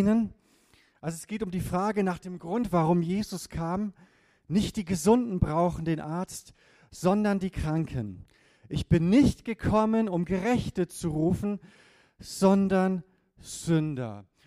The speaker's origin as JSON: {"language": "German", "region": "Lower Saxony", "country": "Germany", "tie": "born or raised there", "said": "Ich bin geboren und aufgewachsen in Ostfriesland, dem schönsten Land der Welt sozusagen."}